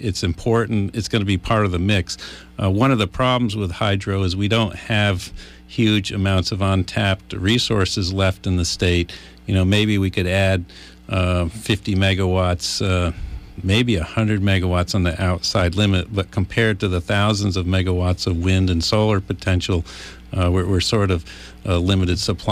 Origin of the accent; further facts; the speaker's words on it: Pittsford, United States; Every time I drive through my hometown of Pittsford, there's a dam that used to have a hydro turbine on it 30, 40 years ago